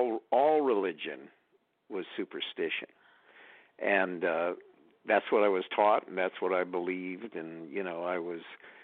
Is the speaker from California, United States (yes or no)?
yes; San Francisco, California, United States; I come from San Francisco and was raised as a Marxist atheist in San Francisco.